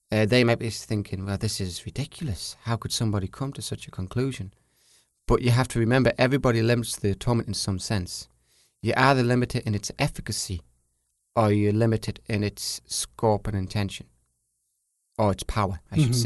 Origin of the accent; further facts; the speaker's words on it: England, United Kingdom; Particular redemption. Especially as an English person.